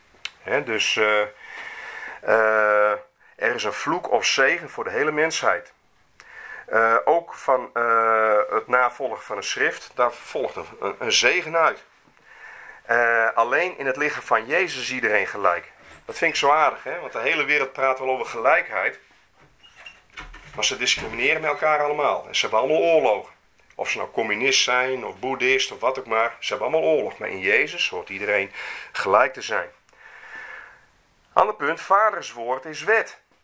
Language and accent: Dutch; Netherlands; Nou, ik woon in Nederland, ik ben een Nederlander.